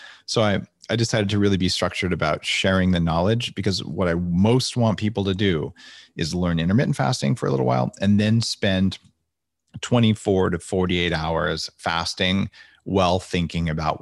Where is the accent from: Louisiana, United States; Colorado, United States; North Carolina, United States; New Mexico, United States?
New Mexico, United States; I grew up backpacking in New Mexico.